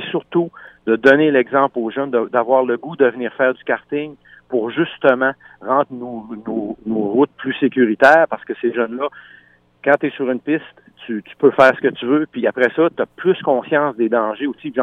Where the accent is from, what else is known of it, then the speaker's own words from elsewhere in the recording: Rivière-du-Loup, Quebec, Canada; Et je suis de Rivière-du-Loup.